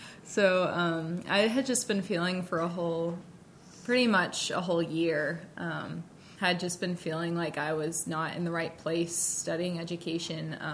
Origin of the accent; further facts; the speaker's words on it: New Hampshire, United States; So I grew up, born and raised in New Hampshire, up in the north, and then I went to college at Eastern Nazarene College outside of Boston